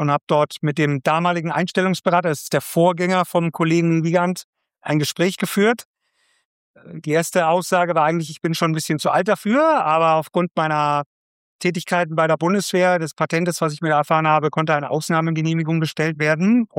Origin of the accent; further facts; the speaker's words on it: Munich, Bavaria, Germany; man hört es nicht mehr so ganz, aber ich komme gebürtig aus Bayern, aus München, um genau zu sein. Das heißt, ich bin aufgewachsen im Voralpenland, hatte immer viel mit Gebirge zu tun